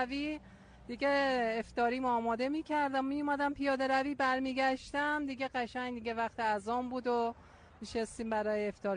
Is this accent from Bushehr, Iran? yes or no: no; Savojbolagh, Alborz, Iran; ما اصالتا اصل ساواج بلاغیم دیگه، دور اطراف کرجیم، هشگر ساواج بلاغ.